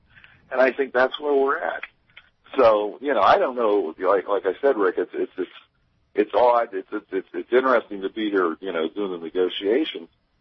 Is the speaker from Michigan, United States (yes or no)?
no; Pennsylvania, United States; I'm from Western Pennsylvania, the mills were still, or there were still mills you could get a job into, you know, in a manufacturing plant